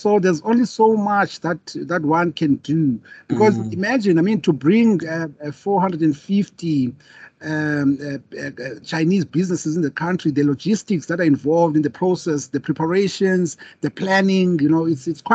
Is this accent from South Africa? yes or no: yes; South Africa; And also me being a South African, I really try by all means to protect the interest of South Africans.